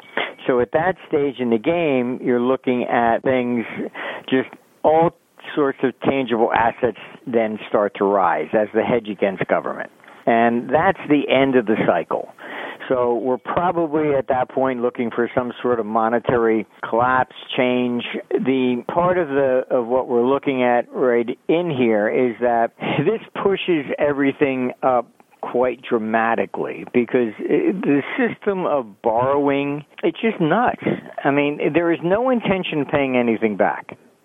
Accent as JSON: {"language": "English", "country": "United States", "said": "I look, I'm not British. I'm American."}